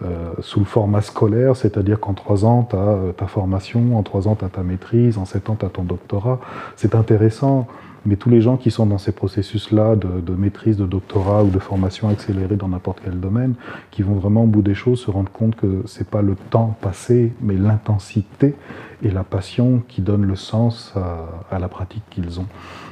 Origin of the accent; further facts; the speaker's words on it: France; also born or lived in Japan; now in Canada; parce que moi je vis au Canada, je viens de France, et puis j'ai fait une grande partie de mes études au Japon.